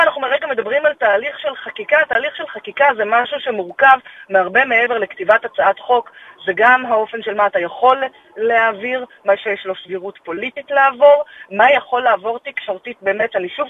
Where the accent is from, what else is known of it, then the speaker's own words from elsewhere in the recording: Tel Aviv, Tel Aviv District, Israel; אני הרי תל אביבית, אני לא מה שנקרא ממוצעת. אני הבחורה החילונית תל אביבית, מיינסטרים תל אביבי מה שנקרא